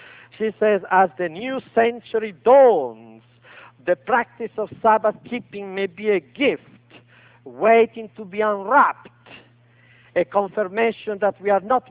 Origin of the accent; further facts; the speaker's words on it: Italy; accent: Italian; English is a second language; now in United States; I have not yet decided to become a Yankee because my accent is still Italian. Unless I lose my accent, how can I become an American?